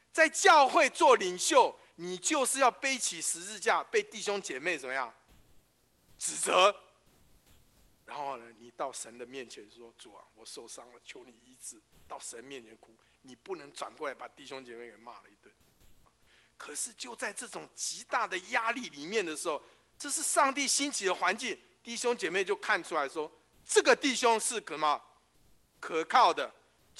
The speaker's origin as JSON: {"language": "Chinese", "country": "China", "said": "我们中国人讲什么内行的什么看门道，外行的看热闹。"}